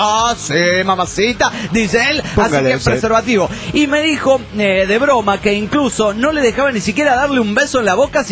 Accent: Cochabamba, Bolivia; de Cochabamba, Bolivia.

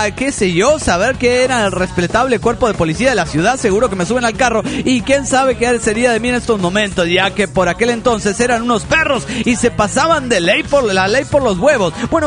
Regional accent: Chetumal, Quintana Roo, Mexico; de Chetumal

